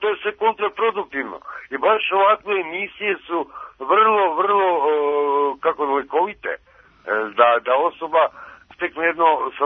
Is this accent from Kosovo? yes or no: no; Stara Pazova, Vojvodina, Serbia; Ja sam ovdje iz Stara Pazova.